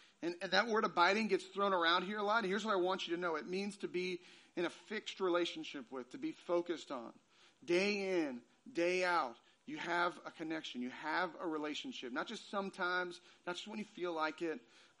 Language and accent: English; Texas, United States; So I got a couple pictures from the Guadalupe River in my hometown.